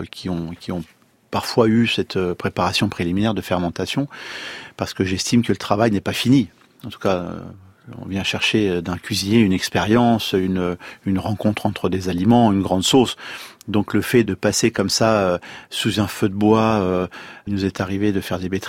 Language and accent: French; France; On est français et fiers de l'être.